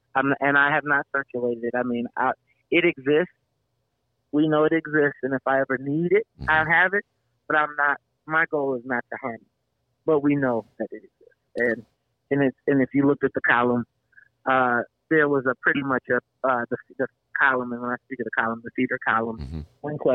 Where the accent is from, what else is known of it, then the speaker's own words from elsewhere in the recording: Chicago, Illinois, United States; And I'm from Chicago, so I get it.